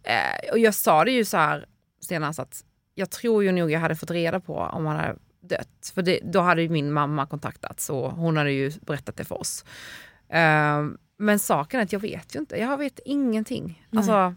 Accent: Poland; now in Sweden; den här låten får mig att tänka på min pappa och min uppväxt i Polen

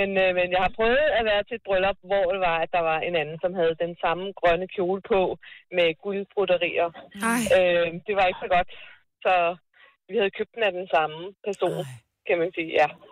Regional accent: Ballerup, Capital Region of Denmark, Denmark; Jeg er fra Ballerup.

